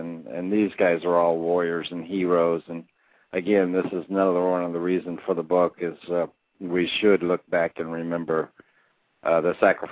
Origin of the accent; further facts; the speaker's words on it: the South, United States; I didn't graduate high school. I'm a Southerner. I can't speak correctly